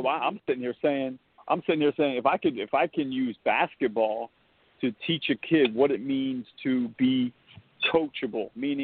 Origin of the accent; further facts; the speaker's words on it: Pennsylvania, United States; I grew up outside of Philadelphia, actually very very close to the Villanova campus, which is obviously out in the suburbs of Philadelphia.